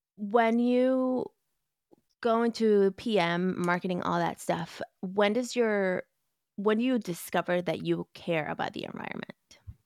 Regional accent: Mexico City, Mexico; for me, I grew up in Mexico City

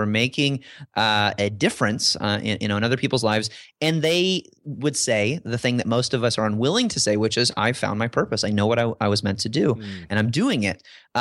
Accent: Illinois, United States; I grew up in Illinois and from the Midwest like you.

